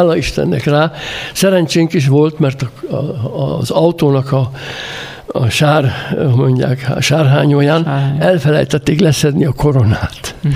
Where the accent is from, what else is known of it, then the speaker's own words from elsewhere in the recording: Alcsút, Fejér, Hungary; Mi a háború kihatásait aránylag nem éreztük itten, otthon, Magyarországon, legalábbis Alcsuton kint. Békés és szép életünk volt a városban.